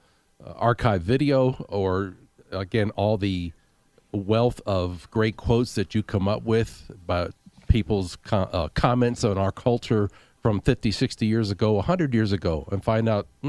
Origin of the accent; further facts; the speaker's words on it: Pennsylvania, United States; But, you know, not my hometown, but place I grew up very close to is Philadelphia.